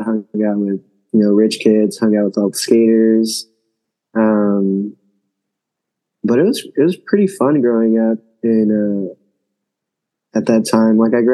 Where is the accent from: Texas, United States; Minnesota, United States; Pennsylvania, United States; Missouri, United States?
Texas, United States; San Antonio; What was it like growing up in San Antonio? Growing up was pretty cool here in San Antonio. I like grew up on two sides of the town. So, like, for the first like 8 years of my life, I lived on the west side of San Antonio